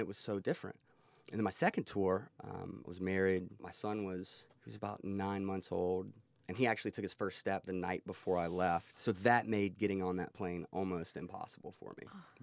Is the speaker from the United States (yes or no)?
yes; Alabama, United States; So growing up in Alabama, I was 15 when 9/11 happened.